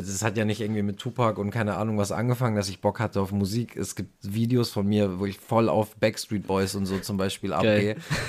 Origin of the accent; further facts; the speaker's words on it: Karlsruhe, Baden-Württemberg, Germany; Also ich bin in relativ guten Umständen aufgewachsen in Karlsruhe, habe die Schule besucht, habe meine Ausbildung in Karlsruhe gemacht